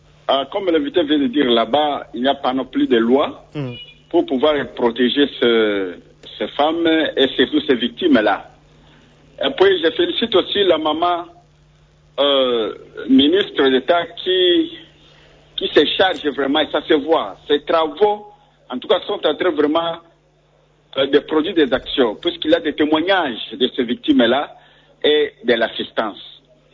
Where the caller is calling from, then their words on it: Bandundu, Kwilu, DR Congo; Je suis déjà chez moi à Bandundouville.